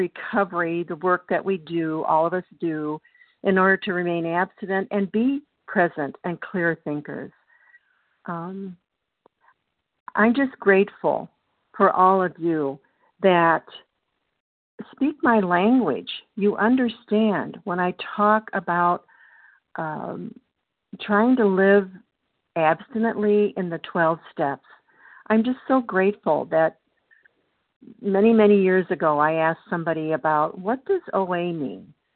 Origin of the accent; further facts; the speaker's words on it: Illinois, United States; I'm from Illinois, and … from Illinois.